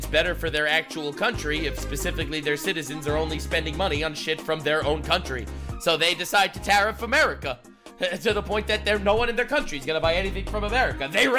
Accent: Canada; I'm Canadian, obviously, I want Canada to do well.

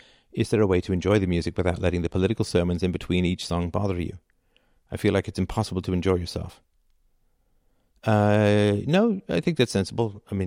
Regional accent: England, United Kingdom; as I grew up in England, of course.

